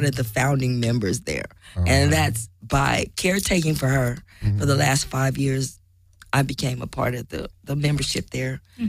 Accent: New Rochelle, New York, United States; moved away as an adult; now in California, United States; Formerly, we're from the East Coast.

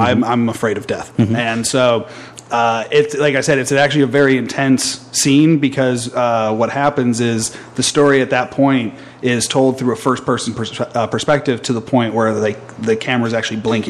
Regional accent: Ohio, United States; we're both from Ohio, Jake and I, and you know, he's more in like the kind of suburby area. I'm more in like the sticks.

